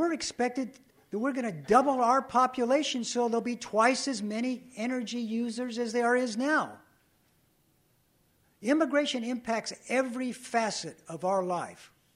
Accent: California, United States; I grew up in Southern California with people who look a lot different than I do.

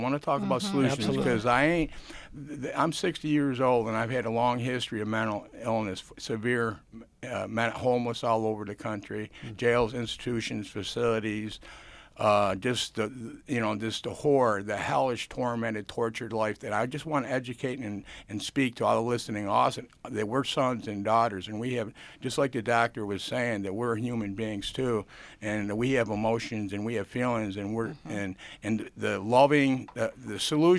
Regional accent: Canandaigua, New York, United States; My first psychiatrist was at 8 years old in Canandaigua. I grew up in Canandaigua.

